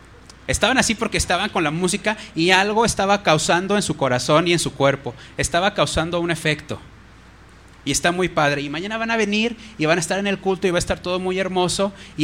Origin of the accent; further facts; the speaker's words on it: Cuautitlán Izcalli, State of Mexico, Mexico; sé que no nada más pasa allá en mi pueblo, en Cuautitlán Izcalli